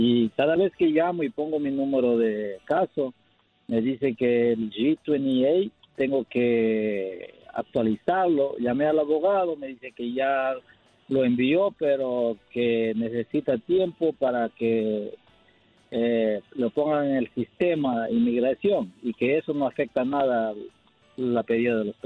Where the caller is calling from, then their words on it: New York, United States; Le llamo desde Nueva York.